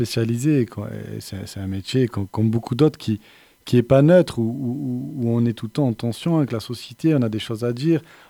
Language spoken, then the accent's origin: French; Montpellier, Occitanie, France; Moi, j'ai grandi à La Paillade, ici, à Montpellier